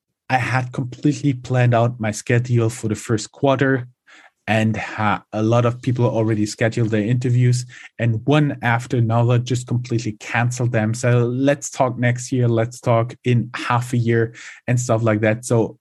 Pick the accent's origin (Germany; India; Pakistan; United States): Germany; English is a second language; Was born and raised in Germany.